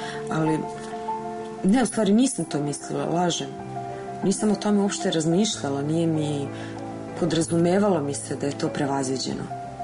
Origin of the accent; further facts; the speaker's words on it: Serbia; now in Zagreb, Croatia; došla da živim u Hrvatsku, u Zagreb, odredilo me u mnogo većoj meri nego što sam ikad mogla da pomislim.